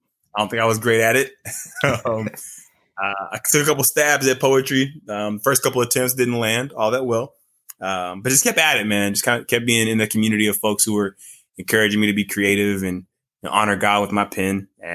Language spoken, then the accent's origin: English; Mississippi, United States; also born or lived in California; I was born in California. I moved to Mississippi when I was about 11. Huge culture shock there.